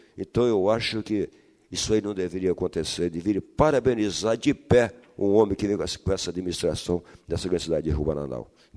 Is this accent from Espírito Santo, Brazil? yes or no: yes; Rio Bananal, Espírito Santo, Brazil; born there; nós que somos ribanenses, igual eu que nasci aqui em Rio Bananal.